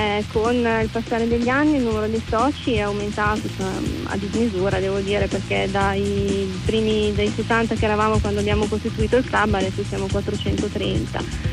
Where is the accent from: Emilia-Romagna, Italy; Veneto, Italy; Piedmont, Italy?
Piedmont, Italy; Novara; noi siamo di Novara, quindi nelle zone intorno a Novara ci sono delle realtà